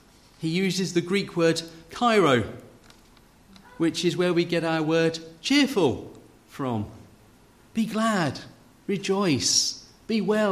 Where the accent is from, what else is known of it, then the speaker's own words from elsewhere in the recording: United Kingdom; what we might be brought up as British people to keep that stiff upper lip